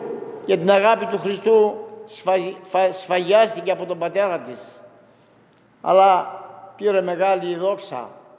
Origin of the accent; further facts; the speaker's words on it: Kera, North Aegean, Greece; Εγώ είμαι από την Κέρα Μοντισίου